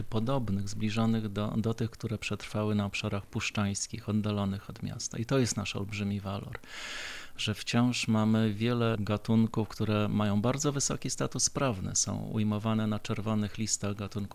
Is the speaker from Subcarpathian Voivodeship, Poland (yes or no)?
no; Białystok, Podlaskie Voivodeship, Poland; Jako białostoczanin mam sposobność od paru dekad obserwować i badać szatę roślinną miasta.